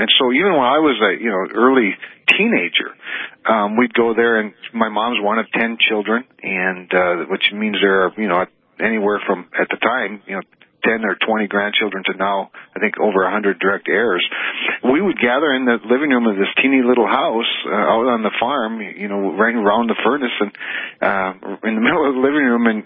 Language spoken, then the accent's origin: English; Kindred, North Dakota, United States; growing up in Kindred, that was very normal for the Luther League, you know, these youth that go to shut-ins and the homes and sing Christmas carols and right out of the movies, you know.